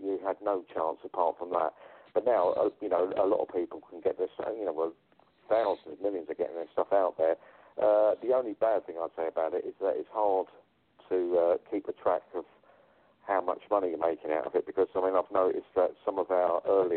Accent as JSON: {"language": "English", "region": "London", "country": "United Kingdom", "tie": "born or raised there", "also_born_or_lived": "home counties", "said": "I grew up, I was born in London, I moved out of there when I was about 14 years old, out to the home counties, more like to the countryside in England when I was about 14."}